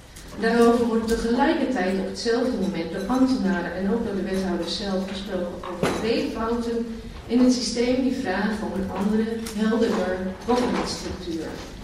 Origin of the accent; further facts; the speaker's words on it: Overijssel, Netherlands; In Twente, waar ik vandaan kom, wellicht hoort u dat nog wel eens